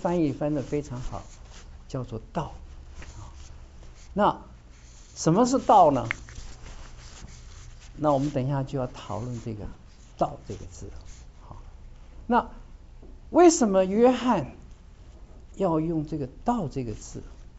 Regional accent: China; 我们中国人也有很多的成语的用法，对不对？

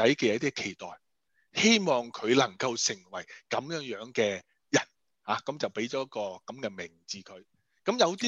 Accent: China; 有时候我们中国人用中国人的圈子里面的改名呢

